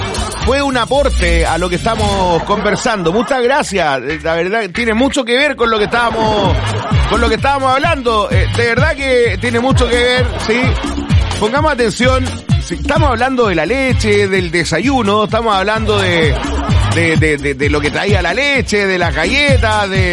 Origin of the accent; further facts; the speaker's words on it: Cauquenes, Maule, Chile; pero por lo menos yo que fui criado en Cauquenes, uno decía, vamos a la leche.